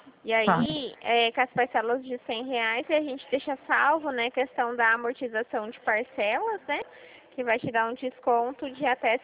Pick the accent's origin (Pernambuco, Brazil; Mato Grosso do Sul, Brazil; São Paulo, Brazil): São Paulo, Brazil; Dracena; eu sou daqui de Dracena.